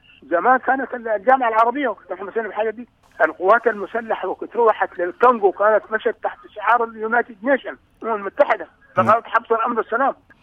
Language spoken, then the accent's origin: Arabic; Sudan; أنا من السودان